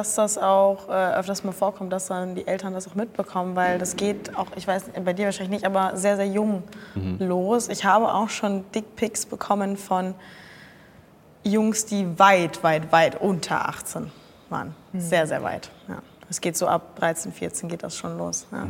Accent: Cologne, North Rhine-Westphalia, Germany; Der kam nicht aus Köln, ich komme aus Köln

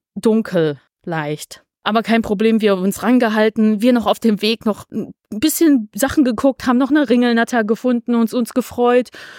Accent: North Rhine-Westphalia, Germany; ich komme aus dem Ruhrgebiet ursprünglich

